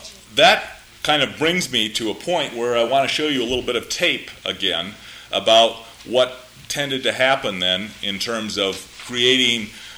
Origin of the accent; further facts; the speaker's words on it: Mason City, Iowa, United States; in a town I grew up in Mason City, Iowa, our next door neighbor was a Lebanese grocer.